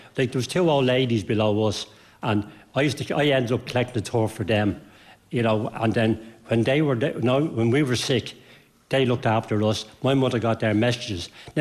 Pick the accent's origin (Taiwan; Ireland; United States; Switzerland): Ireland; Dublin, Leinster; born there; I'm an interloper because I was born in Wood Quay.